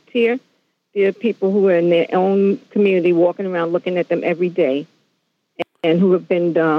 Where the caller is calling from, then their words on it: Manhattan, New York, United States; I'm calling from Manhattan.